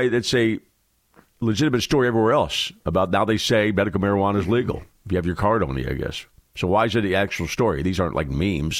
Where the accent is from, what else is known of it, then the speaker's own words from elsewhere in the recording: Pennsylvania, United States; Yeah, the governor in my home state, where I live now, it's medical in Pennsylvania.